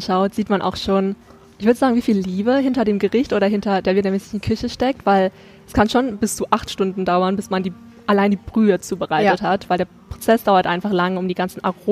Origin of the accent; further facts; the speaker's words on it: Germany; born there; ich wurde ja in Deutschland geboren und es ist halt eine Tonsprache